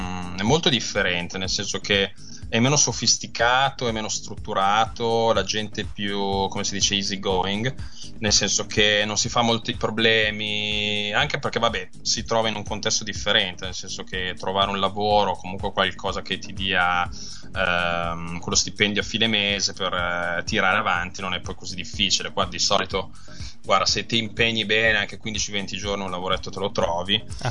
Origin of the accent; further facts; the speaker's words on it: Monza, Lombardy, Italy; now in London, United Kingdom; quella di Monza, di Milano, da dove vengo io, rispetto a quella londinese, ho deciso di restare per opportunità lavorative